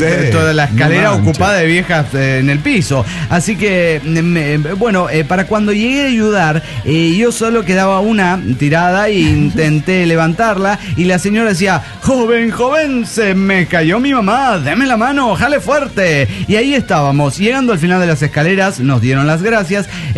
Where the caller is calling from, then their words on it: Tapachula, Chiapas, Mexico; de Tapachula, Chapa.